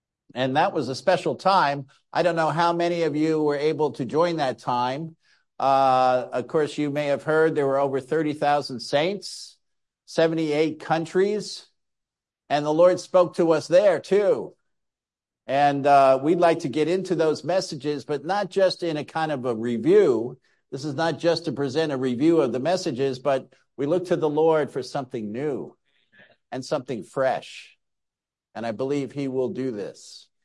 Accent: Dublin, Leinster, Ireland; moved away; of course I came from Ireland, from Dublin. I didn't come from Dublin directly.

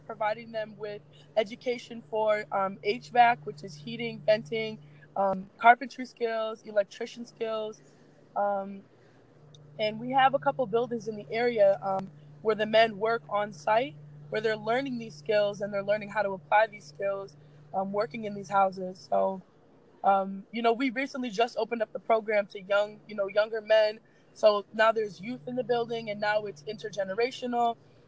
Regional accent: Chicago, Illinois, United States; I'm an artist from the South Side of Chicago. I'm 18, fresh in college, just started college, and I'm just out here trying to live.

